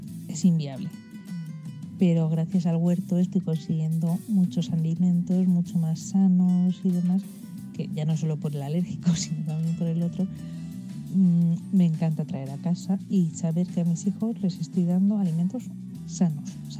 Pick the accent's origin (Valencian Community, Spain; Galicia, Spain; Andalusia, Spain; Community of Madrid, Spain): Community of Madrid, Spain; Madrid; de Madrid, España.